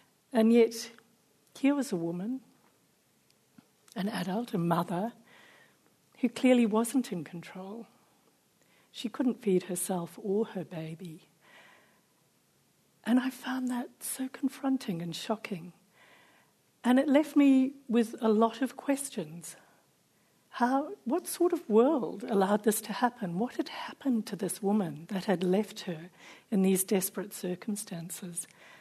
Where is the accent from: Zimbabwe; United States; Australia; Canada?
Zimbabwe; also born or lived in India; So I grew up in Zimbabwe, and it was, you know, one of my father's wild flights of fancy that took the family off to India, where I happened to be born. But we came back fairly shortly afterwards.